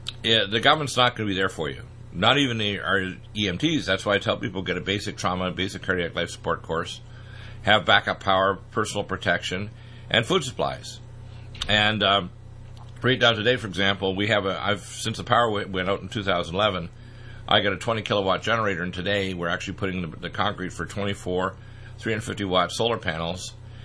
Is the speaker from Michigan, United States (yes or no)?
yes; Detroit, Michigan, United States; born there; also born or lived in Canada; spent half my career, the first half of my career in Canada, although my mom's from North Dakota and I was born in Detroit.